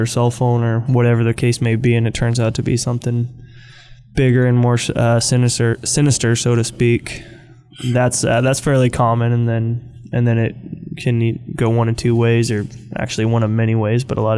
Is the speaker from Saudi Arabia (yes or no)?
no; McKinleyville, California, United States; Growing up in McKinleyville, yeah. And or Arcata.